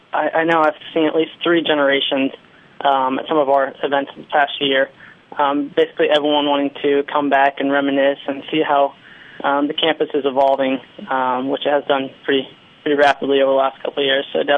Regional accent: Wichita, Kansas, United States; I'm actually from Wichita, Kansas, so they will be making the 9-hour drive in this weekend.

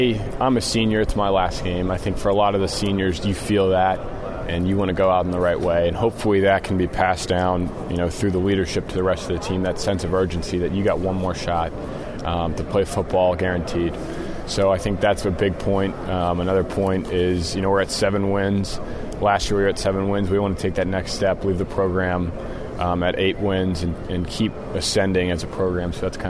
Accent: Dallas, Texas, United States; born there; You know, I was born in Dallas.

